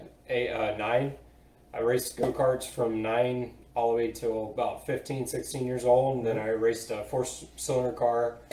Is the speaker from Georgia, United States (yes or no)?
yes; Rockmart, Georgia, United States; I'm from Rockmore, Georgia, originally.